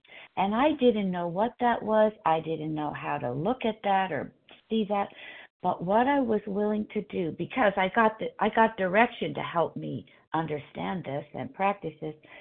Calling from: California, United States; Thank you for remembering I'm from California.

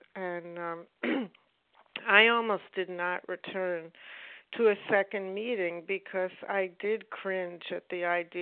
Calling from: Boston, Massachusetts, United States; from Boston, recovered compulsive overeater.

